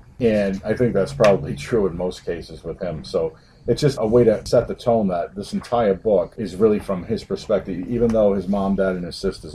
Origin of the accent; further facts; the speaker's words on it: Westport, Massachusetts, United States; I'm actually a local guy. I come from Westport, Massachusetts. I graduated from Westport High in 1986.